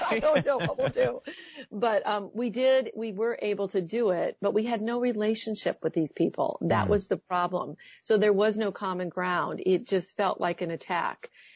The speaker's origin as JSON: {"language": "English", "region": "Midwest", "country": "United States", "tie": "born or raised there", "said": "I grew up in the Midwest. We always do this kind of thing."}